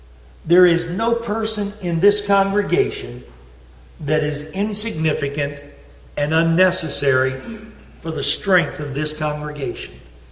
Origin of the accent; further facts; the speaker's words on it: Upper Ohio Valley, United States; where I grew up in the Upper Ohio Valley.